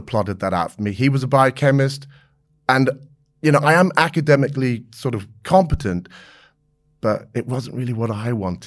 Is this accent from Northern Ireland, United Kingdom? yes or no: no; Maidenhead, South East England, United Kingdom; growing up in Maidenhead in the late 60s and early 70s was wonderful. When we went to junior school, my sister and I were the only two children of color in the school.